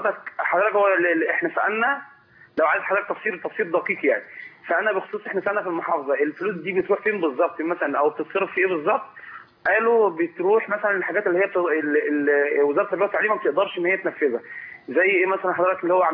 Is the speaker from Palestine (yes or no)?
no; Suez, Suez Governorate, Egypt; دلوقتي عندنا في السويس